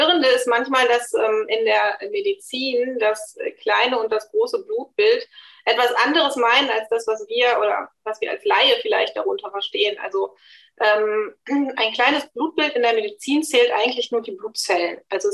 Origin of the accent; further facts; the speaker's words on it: Cologne, North Rhine-Westphalia, Germany; ich komme aus Köln.